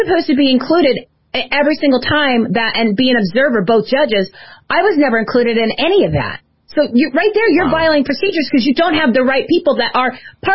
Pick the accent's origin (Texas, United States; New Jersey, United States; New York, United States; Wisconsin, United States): New Jersey, United States; I said, I'm from Jersey.